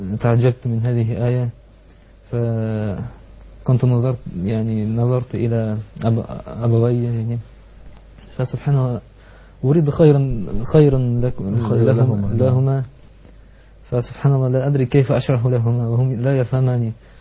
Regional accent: Russia; Arabic is a second language; فبعد ذلك رجعت إلى بلدي

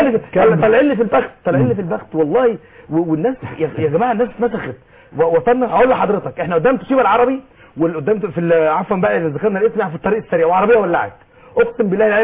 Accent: Egypt

